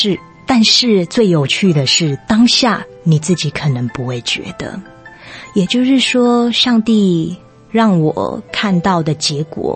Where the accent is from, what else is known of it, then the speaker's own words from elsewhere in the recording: United States; 虽然我本身是个美国长大的小孩